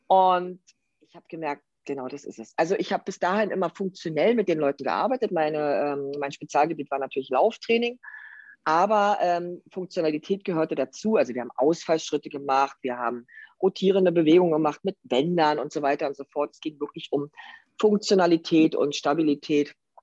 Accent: East Germany, Germany; ich komme ja aus dem Ostteil Deutschlands, ja, aus der DDR.

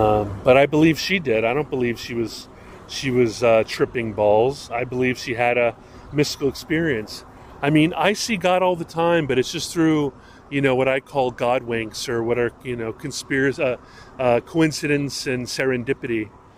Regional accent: Hawaii, United States; I grew up in Hawaii. I dated my sweet girlfriend, Georgina Marr, at Kahala Beach.

